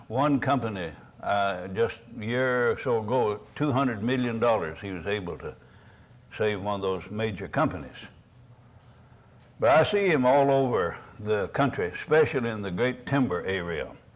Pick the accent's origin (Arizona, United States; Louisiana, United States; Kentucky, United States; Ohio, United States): Kentucky, United States; I'm from Kentucky. You know, we got grit.